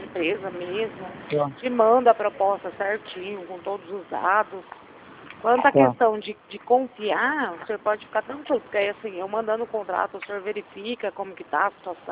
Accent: Marília, São Paulo, Brazil; Eu sou de Marília

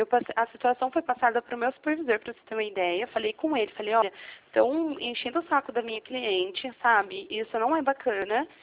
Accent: Jundiaí, São Paulo, Brazil; eu sou de Jundiaí.

